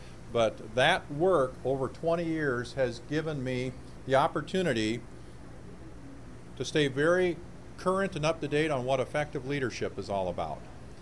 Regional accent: Waverly, Iowa, United States; born there; I was born in Waverly in 1957. In the interest of full disclosure, I'm 52 years old.

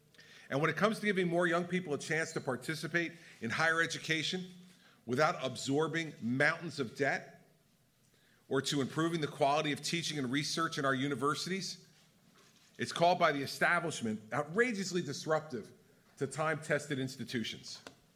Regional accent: New Jersey, United States; whether it's in my home state of New Jersey or in the states I've been visiting around the country

